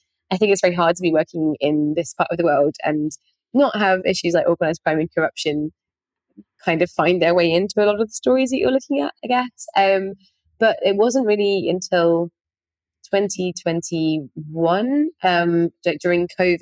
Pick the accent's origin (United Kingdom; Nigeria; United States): United Kingdom; now in Cambodia; especially because I'm being a Brit in this part of the world as well